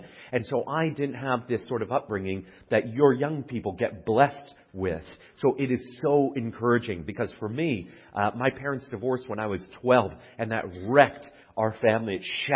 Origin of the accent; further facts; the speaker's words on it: Calgary, Alberta, Canada; also born or lived in Oxford, United Kingdom; And I'm from Calgary, Alberta, born and raised.